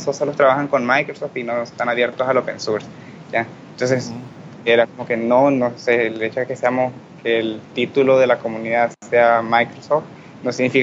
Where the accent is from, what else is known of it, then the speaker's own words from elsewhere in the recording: Nicaragua; Cuando me preguntaban de qué país vienes, de Nicaragua